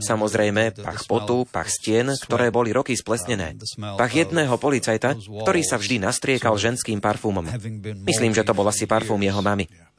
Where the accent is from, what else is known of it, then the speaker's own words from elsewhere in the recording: Cluj-Napoca, Cluj County, Romania; Pochádzam z Rumunska. Študoval som teológiu v rodnom Kluži a potom v New Yorku v USA.